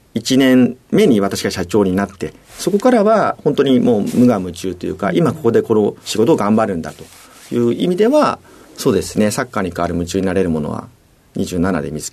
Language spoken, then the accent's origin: Japanese; Yokohama, Kanagawa, Japan; born there; 神奈川県の横浜で生まれました。